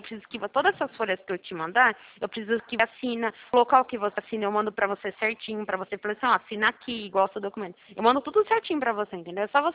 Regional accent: Americana, São Paulo, Brazil; eu sou do interior de São Paulo, em Americana.

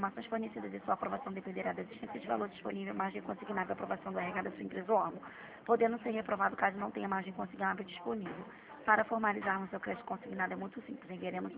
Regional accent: Rio de Janeiro, Brazil; eu falo do escritório de Caxias, mas eu sou do Catete, tá?

